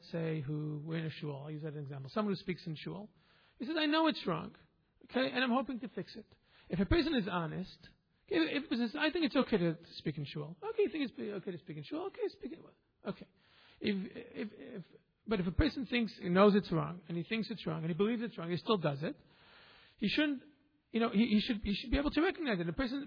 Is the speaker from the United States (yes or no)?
no; Israel; moved away; I came from Israel. Bezrat Hashem, I'll be going back there.